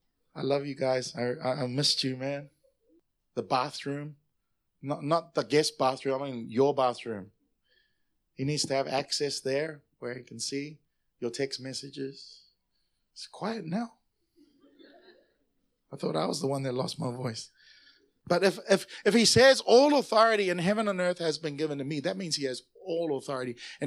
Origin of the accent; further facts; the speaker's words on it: Samoa; You are from the Philippines. I'm from Samoa, bro.